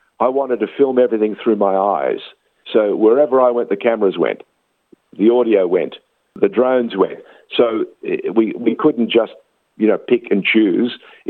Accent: Australia; when they discovered that I was an Armenian from Australia

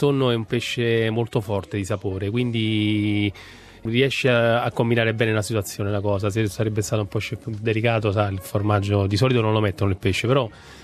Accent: Naples, Campania, Italy; E il pesce perché sono napoletano, quindi mi piace il pesce.

